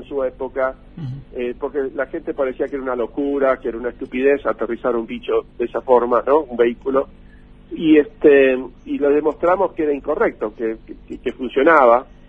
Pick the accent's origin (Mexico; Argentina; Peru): Argentina; somos muchos los argentinos en la NASA, no soy yo el único.